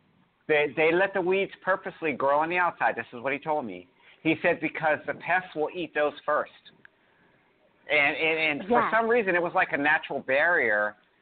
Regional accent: Pennsylvania, United States; I grew up I'm from up north as well. So I grew up originally in Pennsylvania

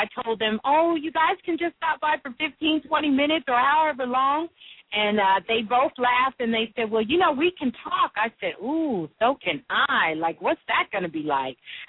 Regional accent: Brooklyn, New York, United States; I'm from Brooklyn. I'm a Brooklyn girl.

